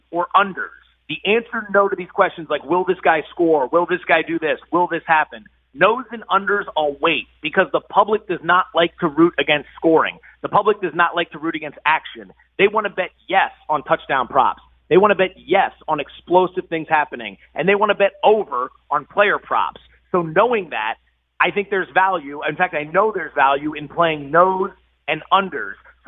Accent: Philadelphia, Pennsylvania, United States; I grew up in Philly. This has been my team since I was young.

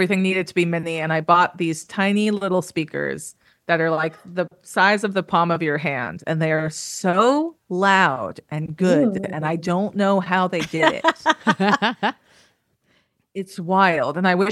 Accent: Los Angeles, California, United States; now in Brooklyn, United States; We're both from LA. Oh, okay. I'm from LA proper. He's from Agoura Hills.

